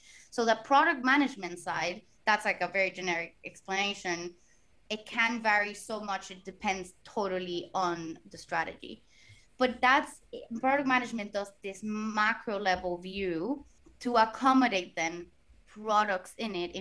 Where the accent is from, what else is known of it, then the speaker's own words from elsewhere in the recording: Puerto Rico; first language Spanish; English is a second language; So I am originally from Puerto Rico. That's why the accent.